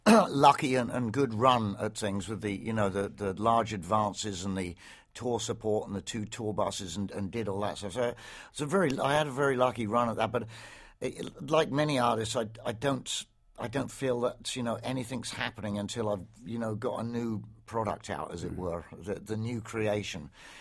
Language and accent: English; England, United Kingdom; growing up in England, it was around the late 60s and 70s